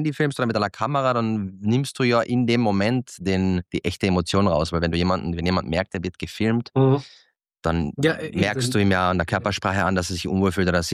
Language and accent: German; Klagenfurt, Carinthia, Austria; ich bin in Klagenfurt-Kärnten aufgewachsen, absolut schwierig.